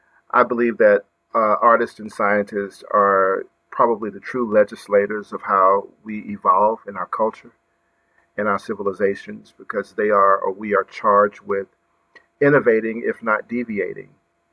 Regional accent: Dumas, Arkansas, United States; I'm from Arkansas, born in the Delta, a town called Dumas, Arkansas. I'm the youngest of nine children born to a ministry family.

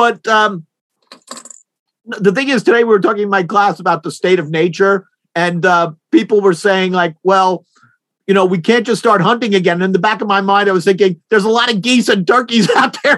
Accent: New Jersey, United States; The turkeys were attacking people in New Jersey from my home state.

